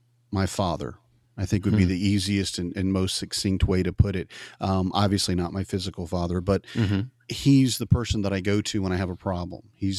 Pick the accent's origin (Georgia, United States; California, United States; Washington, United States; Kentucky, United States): Georgia, United States; Atlanta; I'm a stay-at-home dad. I've got four kids, ages 10 to 2.5. I'm from Atlanta, Georgia, lived in Georgia basically my entire life.